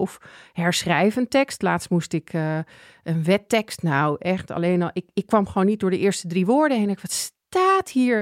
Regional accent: Netherlands; Dat wij als Nederlanders denken van, oh, wat overdreven.

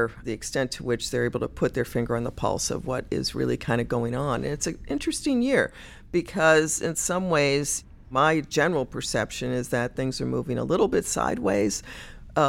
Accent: Chicago, Illinois, United States; I'm from Chicago, and it's a great city, one of the greatest cities in the U.S.

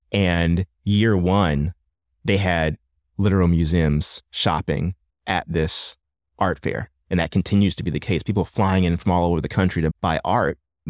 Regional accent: Ohio, United States; now in Indianapolis, United States; So I'm from Ohio. Which mm-hmm. I jokingly call Indiana East, right?

